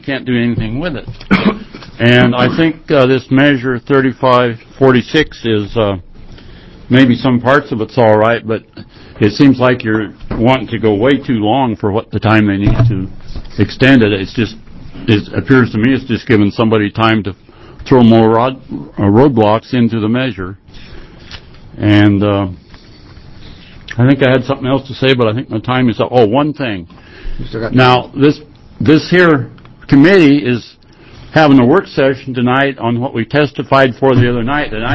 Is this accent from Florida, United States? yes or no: no; Canby, Oregon, United States; Hi there. … from Canby, Oregon, and I'm going to address this a little bit to Kurt over there, my neighbor almost.